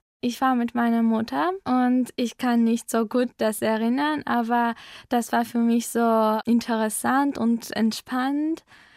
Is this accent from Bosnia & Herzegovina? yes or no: no; Armenia; German is a second language; Ich komme aus Armenien. Ich bin im Jahr 1999 geboren.